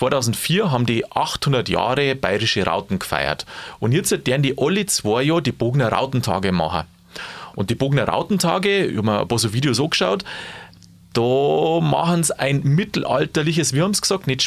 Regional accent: Bavaria, Germany; also ich komme jetzt auch aus Niederbayern, gell?

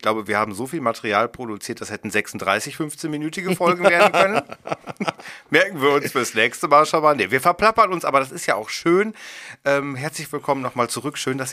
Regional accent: Germany; haben wir ja als Deutsche profitiert davon, ne?

